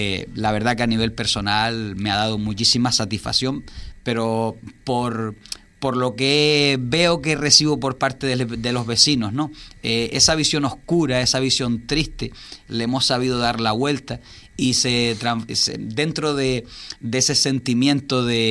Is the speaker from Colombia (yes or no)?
no; Villaverde, Canary Islands, Spain; Soy de Villaverde, vivo en Villaverde